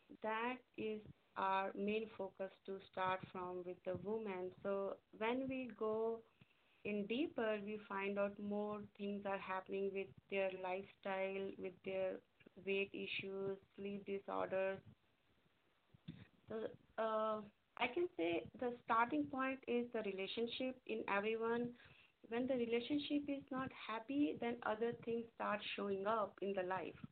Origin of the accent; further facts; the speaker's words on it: India; now in United States; Basically, I'm from India, but I came 25 years ago to United States.